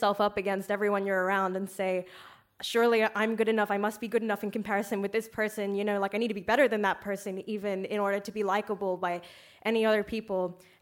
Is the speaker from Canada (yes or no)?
no; Australia